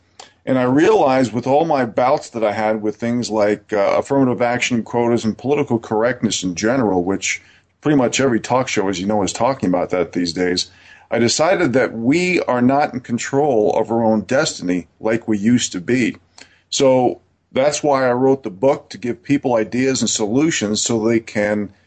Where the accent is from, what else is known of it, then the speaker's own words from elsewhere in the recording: New York, United States; I had a lot of fun growing up in New York, but I've always had a dream, a goal to get back to nature.